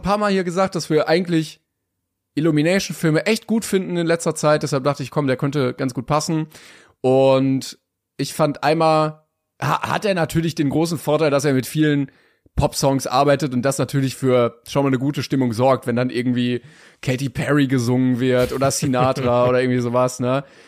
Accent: East Germany, Germany; dass man dann irgendwie so ein bisschen Heimatgefühl hat als Ostdeutscher dann.

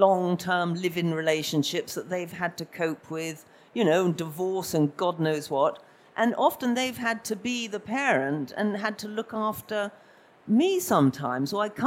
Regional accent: Camden Town, London, United Kingdom; But I come from Camden Town

